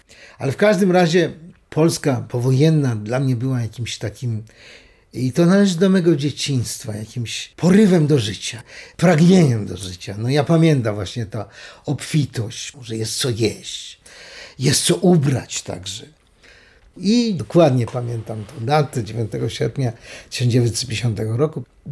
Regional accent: Siberia, Russia; a myśmy byli tam w Syberii. I teraz w Syberii ja się wychowałem jako Polak. Mama ze mną mówiła po polsku, nie po rosyjsku, nie po żydowsku, tylko po polsku.

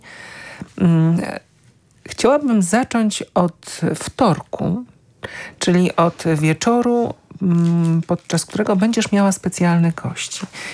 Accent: Lublin, Lublin Voivodeship, Poland; kiedy dowiedział się, że jestem z Lublina

